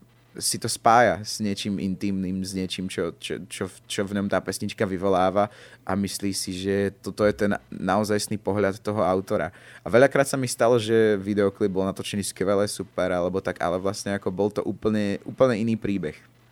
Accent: Prešov Region, Slovakia; Ja som z Podtatier a som Slovák a nikdy som ako... nikdy to asi nebude už inak.

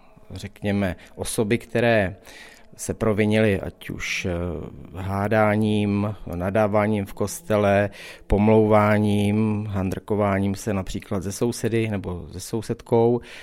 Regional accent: Vysočina Region, Czechia; also born or lived in Moravia; Nejsem úplně Moravák, teď jsem takový spokojený Moravák původem z Vysočiny a jsem tedy náplava, ale bydlíme zde už 8 let, takže částečně Moravák, takže takový vysočinský Moravák.

